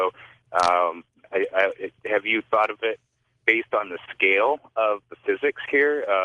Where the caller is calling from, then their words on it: Chicago, Illinois, United States; Hi, Chicago, Illinois.